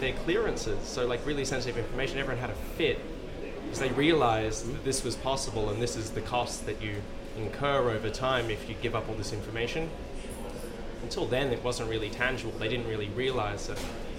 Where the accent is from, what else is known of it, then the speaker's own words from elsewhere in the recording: Australia; I know in this country, I'm from Australia